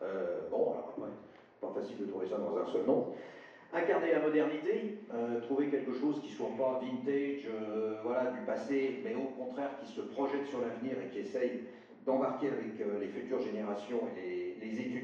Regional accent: Lyon, Auvergne-Rhône-Alpes, France; born there; je suis né à Lyon

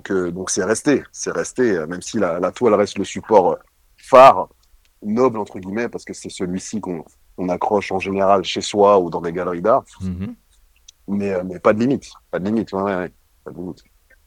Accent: Île-de-France, France; comme j'ai grandi en Île-de-France, j'ai rencontré des gens de divers univers.

